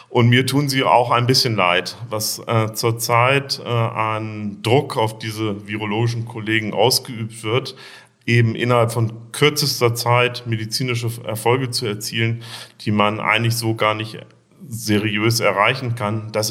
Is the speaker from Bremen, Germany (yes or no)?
yes; Bremen, Germany; Ich bin in Braunschweig geboren und in Bremen aufgewachsen.